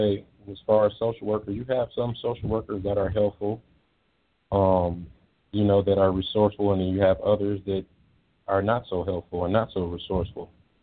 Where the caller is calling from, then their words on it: Wisconsin, United States; I'm calling from Wisconsin.